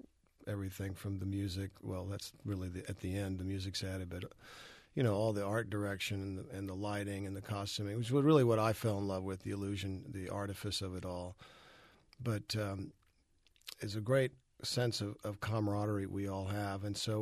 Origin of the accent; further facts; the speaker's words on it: Fort Worth, Texas, United States; For me, I've kind of come back to kind of poke a stick at my past a little bit because I grew up in Fort Worth.